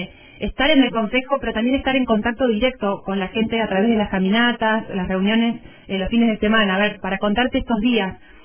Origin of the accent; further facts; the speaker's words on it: Río Grande, Tierra del Fuego, Argentina; los proyectos que tienen para Río Grande y para su barrio. El barrio que es mi barrio también, porque yo soy de Chakra